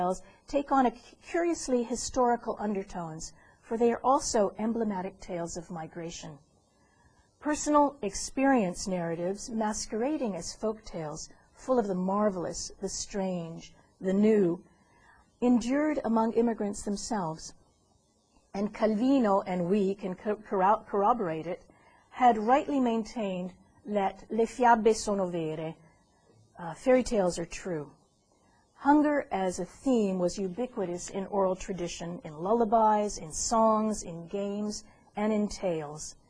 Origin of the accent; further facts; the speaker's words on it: Toronto, Ontario, Canada; As a child of post-World War II Italian peasants growing up in Toronto, Canada